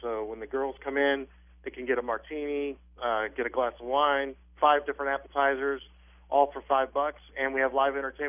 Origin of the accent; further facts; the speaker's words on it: Canton, Ohio, United States; That's in my hometown of Akron, Canton, Ohio.